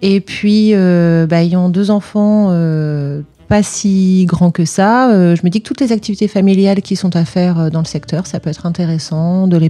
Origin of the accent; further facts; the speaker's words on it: Beaulieu-sur-Loire, Centre-Val de Loire, France; j'ai 39 ans, j'ai deux enfants de 5 et 10 ans et je viens du sud du Loiret à Beaulieu-sur-Loire.